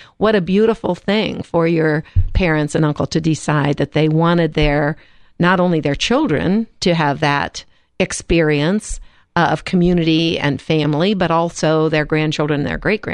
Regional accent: Lancaster, Ohio, United States; I'm from Lancaster. My husband and I are both from Lancaster, and we went to St. Mary Grade School and Fisher Catholic High School

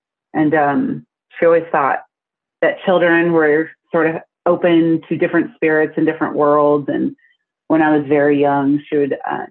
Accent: Iowa, United States; But she's most active at my old house where I grew up in Iowa.

